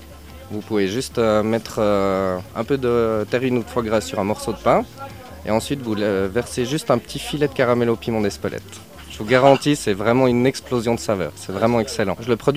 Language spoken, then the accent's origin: French; Jura, Switzerland; je suis d'origine des Franches Montagnes, je suis né aussi dans le Jura mais dans la vallée.